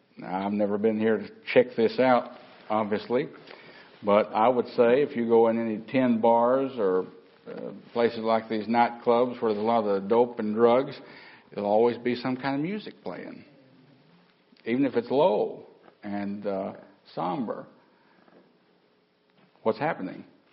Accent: the South, United States; You know, I'm from the South, you know, so I know what I'm talking about.

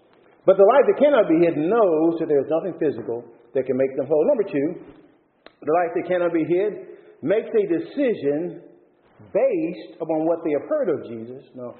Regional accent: Texas, United States; when I was a child growing up in Texas, I used to love to sometimes just lay in the grass at night and look at the stars

